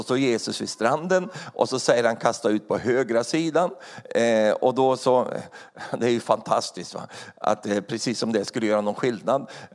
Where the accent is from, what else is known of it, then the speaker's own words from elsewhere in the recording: Sweden; Jag har vuxit upp i inlandet i Sverige, och där gick vi inte att fiska så mycket.